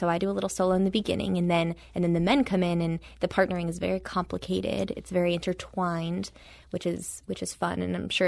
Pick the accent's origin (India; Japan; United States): United States; St. Louis, Missouri; also born or lived in Houston; So I grew up in St. Louis all throughout my life. And then my junior year of high school, so when I was about 17 years old, I moved to Houston.